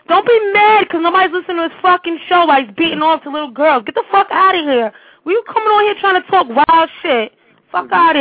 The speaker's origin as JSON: {"language": "English", "region": "Arizona", "country": "United States", "said": "No, I'm not. I'm from Arizona."}